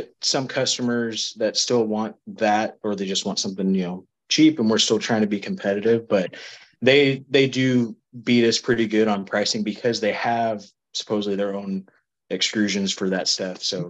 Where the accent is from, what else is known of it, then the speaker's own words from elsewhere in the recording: Fresno, California, United States; Fresno, California.